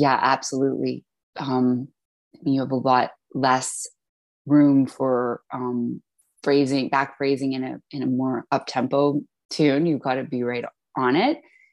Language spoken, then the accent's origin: English; Kingston, Ontario, Canada; when I was growing up in Kingston, Ontario